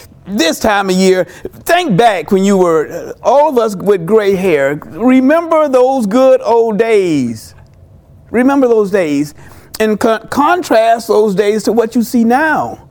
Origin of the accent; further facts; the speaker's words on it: Florida, United States; I grew up in South Florida. There is no snow in South Florida.